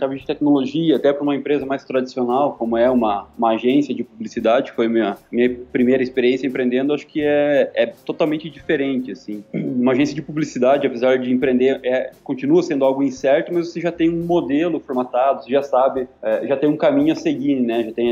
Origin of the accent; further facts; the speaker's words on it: Guarapuava, Paraná, Brazil; Eu sou de Guarapova, que é uma cidade aqui do interior.